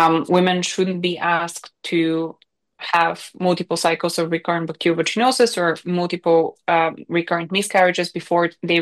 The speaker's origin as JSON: {"language": "English", "country": "Bulgaria", "second_language": "English", "moved": "yes", "lives_now": "United Kingdom", "said": "It was a big culture shock for me when I moved from Bulgaria to the UK that you don't ever see your health data."}